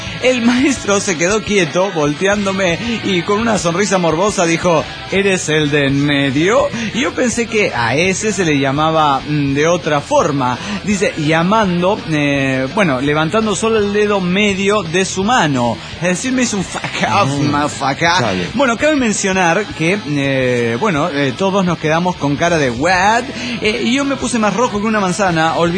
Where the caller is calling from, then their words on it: Quito, Pichincha, Ecuador; de Quito, Ecuador.